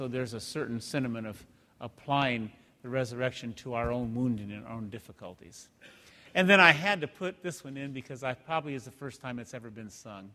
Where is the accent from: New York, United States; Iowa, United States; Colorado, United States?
Iowa, United States; I mean, I grew up in Iowa, lots of wheat, you know, corn, things of that nature